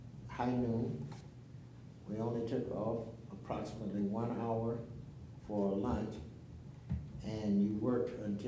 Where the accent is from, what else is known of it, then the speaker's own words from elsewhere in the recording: Timminsville, South Carolina, United States; I grew up here in the Timminsville area.